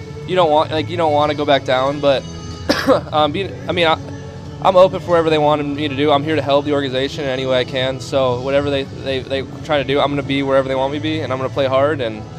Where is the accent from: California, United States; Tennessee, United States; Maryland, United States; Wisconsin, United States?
Wisconsin, United States; born there; I was born in Wisconsin, big Packer fan.